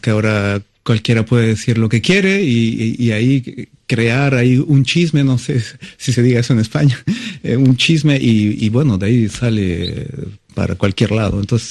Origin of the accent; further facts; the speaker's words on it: Mexico; now in France; porque justo el día que yo me fui de México, empecé a sentir que un camino nuevo se abría